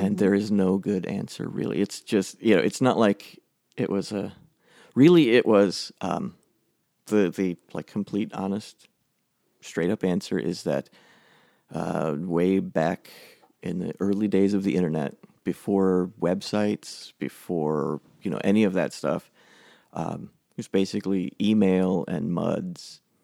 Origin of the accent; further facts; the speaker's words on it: Sturgis, Michigan, United States; born there; I was born in Sturgis, Michigan, mm-hmm. in the Sturgis Hospital.